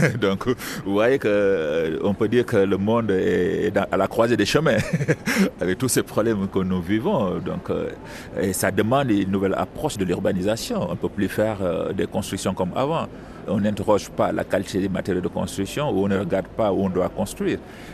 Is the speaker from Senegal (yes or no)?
yes; Senegal; je suis sénégalais, et on se disait en 2035, qu'est-ce que sera le territoire sénégalais?